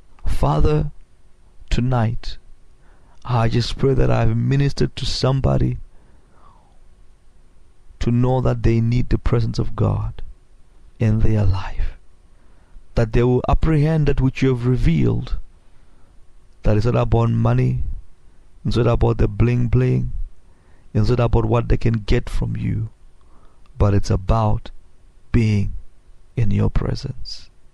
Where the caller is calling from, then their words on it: Houston, Texas, United States; I'm calling from the Houston area.